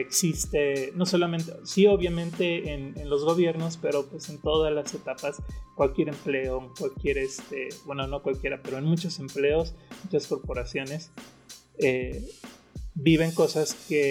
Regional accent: Mexico; Como mexicanos hemos visto que ha pasado muchas cosas en el país

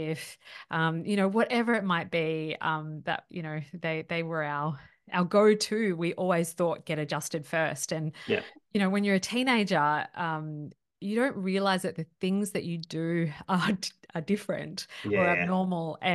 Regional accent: Queensland, Australia; No, I grew up in Queensland.

